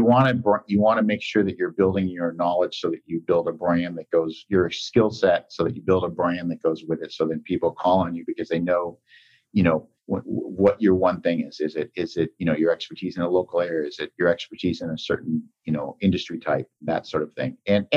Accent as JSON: {"language": "English", "town": "San Francisco", "region": "California", "country": "United States", "tie": "born or raised there", "also_born_or_lived": "San Diego, United States / Los Angeles, United States", "said": "I've been a Californian my whole life. I grew up in San Francisco, school in San Diego, and landed in LA."}